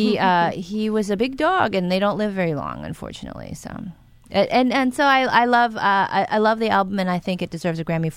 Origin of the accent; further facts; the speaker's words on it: San Francisco, California, United States; I did. I grew up in San Francisco.